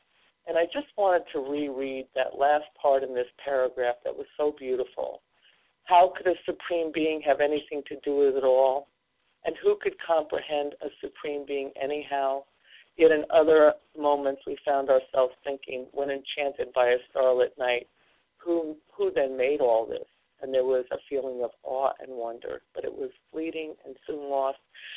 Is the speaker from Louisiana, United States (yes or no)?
no; Iowa, United States; I'm from Iowa